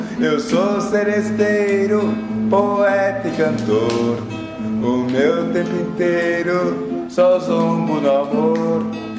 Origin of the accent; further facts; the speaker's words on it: Rio de Janeiro, Brazil; Eu nasci no Rio de Janeiro, cidade completamente musical, bossa nova, MPB. E pra mim, passei 7 anos da minha vida, eu não costumo dizer que eu passei minha infância inteira no Rio, mas 7 anos já é uma grande coisa.